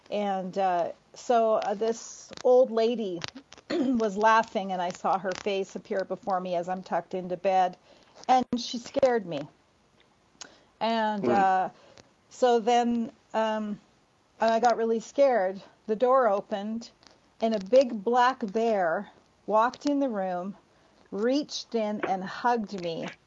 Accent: Vancouver, British Columbia, Canada; I grew up in Vancouver, Canada

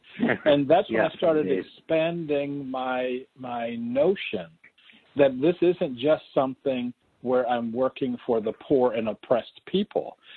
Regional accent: East Coast, United States; because I was from the East Coast or even because I was from America

